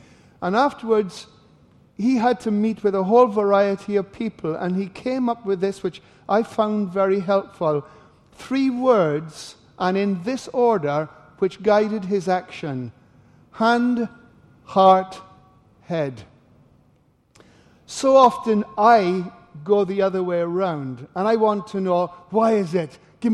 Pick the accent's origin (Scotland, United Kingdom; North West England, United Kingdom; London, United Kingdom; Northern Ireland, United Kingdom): Northern Ireland, United Kingdom; born there; also born or lived in South America; Let me just explain my accent, all right? You forget about that. Father Scots, mother Welsh, grandmother English, born in Northern Ireland, brought up in South America.